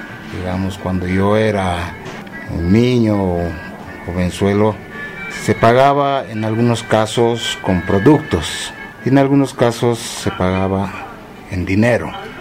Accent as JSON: {"language": "Spanish", "town": "Chulumani", "region": "La Paz", "country": "Bolivia", "said": "Yo soy de los Yungas, soy de la localidad de Chilumani"}